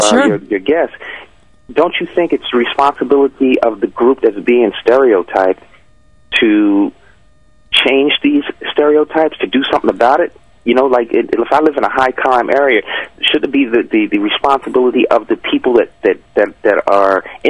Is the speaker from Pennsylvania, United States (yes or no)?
yes; Philadelphia, Pennsylvania, United States; when I was a kid growing up in Germantown, I used to walk down the street, maybe up Shelton Avenue, which is a shopping district, and it was a mixed neighborhood.